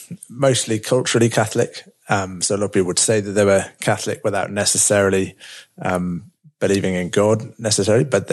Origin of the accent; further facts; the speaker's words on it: the north of England, United Kingdom; now in Louvain-la-Neuve, Belgium; I'm a Brit, so you got that bit right. I'm from England. I'm from the north of England. But 11 years ago, with my wife, I moved to Belgium, French-speaking Belgium, which is where we serve now.